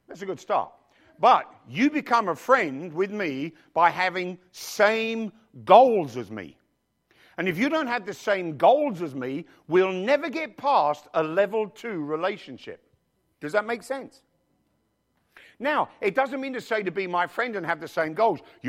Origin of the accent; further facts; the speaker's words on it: England, United Kingdom; Les and I have had lots of fights because I'm English and he's Australian.